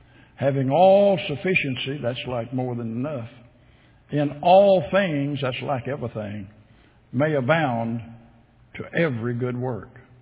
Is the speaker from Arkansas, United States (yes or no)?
yes; Arkansas, United States; born there; I was born in Arkansas.